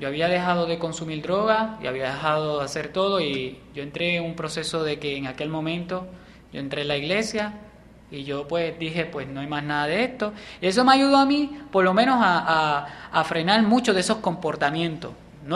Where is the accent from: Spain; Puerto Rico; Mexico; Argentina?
Puerto Rico; now in United States; yo salí de Puerto Rico. Yo no sé si yo hubiera crecido allí, estando allí con esa persona, pero lo que me ayudó en ese momento fue que salí de Puerto Rico. He estado aquí en los Estados Unidos por 5 años